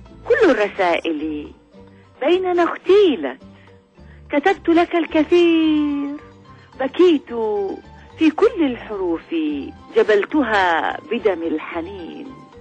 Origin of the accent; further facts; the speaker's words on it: Suq al-Shuyukh, Dhi Qar, Iraq; moved away as an adult; المدينة ومدينتي هي أساسا يعني فيها من الحب الكثير الذي يعطي الشعر. سوق الشيوخ شكل يعني مدينة نموذج للتآلف الأطياف بين يعني الأطياف العراقية في متعايشة منذ زمن بالعراق.